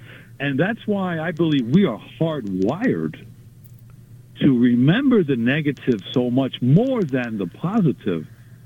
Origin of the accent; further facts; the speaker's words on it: New York, United States; I have family in Europe, and I'm American, born and raised here in the New York vicinity.